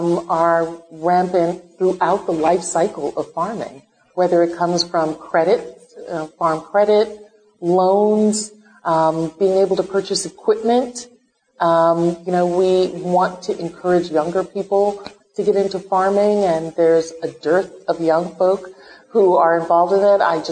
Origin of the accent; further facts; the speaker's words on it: Brooklyn, New York, United States; also born or lived in Virgin Islands; I grew up in the city, right? I grew up in Brooklyn, moving back to the Virgin Islands where my family is from